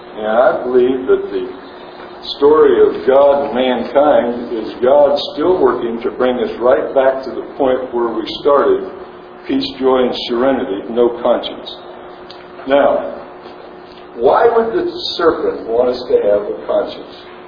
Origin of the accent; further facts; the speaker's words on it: Atlanta, Georgia, United States; They're mostly, well, we're from Atlanta. They mostly go to the Baptist church all the time.